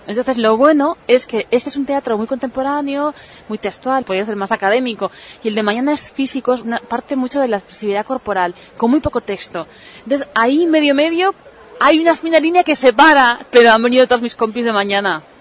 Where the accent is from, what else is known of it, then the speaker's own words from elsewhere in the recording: Gandia, Valencian Community, Spain; now in Alicante, Spain; Yo soy de Gandía, pero llevo aquí 12 años.